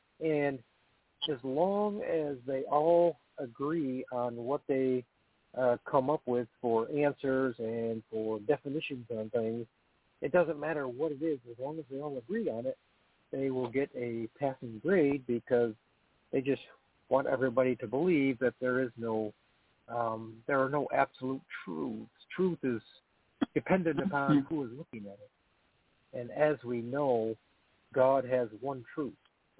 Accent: Fort Ann, New York, United States; I'm from Fort Ann, New York, and just listening in on the prayer line

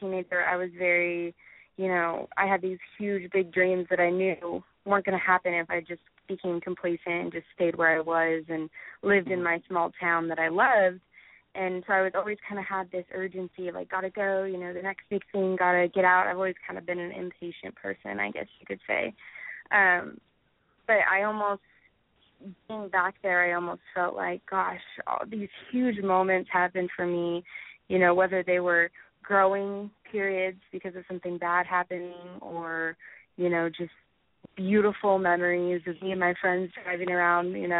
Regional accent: Palmdale, California, United States; I grew up in Palmdale, Lancaster, which is about an hour and a half from Los Angeles

